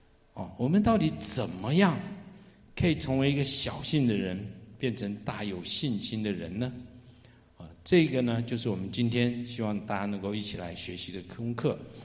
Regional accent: Taiwan; 那我从台湾来的，那我就订机票回去吧

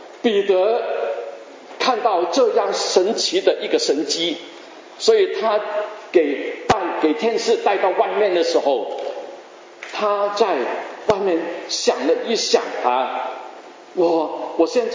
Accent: Guangdong, China; 我们广东人说白山啊

